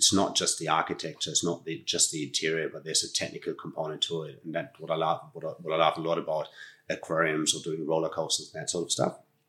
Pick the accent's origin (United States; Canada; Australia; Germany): Germany; English is a second language; I'm from Germany